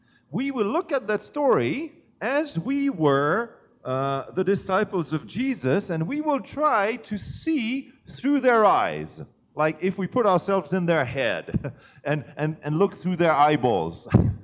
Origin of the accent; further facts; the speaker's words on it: Belgium; Now, I come from Belgium.